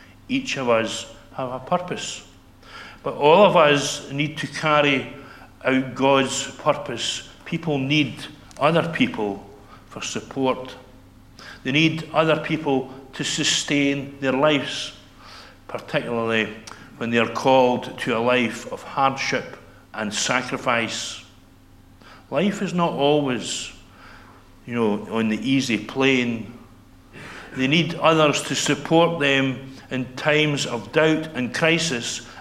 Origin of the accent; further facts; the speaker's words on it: Rothesay, Scotland, United Kingdom; now in Aberdeenshire, United Kingdom; I come from Rothesay in the island of Bute, where I had lived for 52 years up until the end of last October, until my wife and I moved to Aberdeenshire.